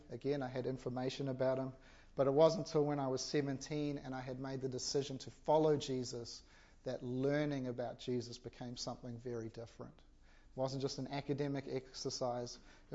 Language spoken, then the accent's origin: English; South Africa; growing up in South Africa, fairly conservative culture and stuff like that, and respect and stuff is quite high. And I'm not from a Christian family